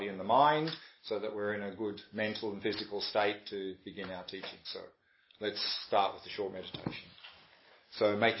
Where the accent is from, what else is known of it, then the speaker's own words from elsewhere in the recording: Australia; I was born in Australia, grew up there.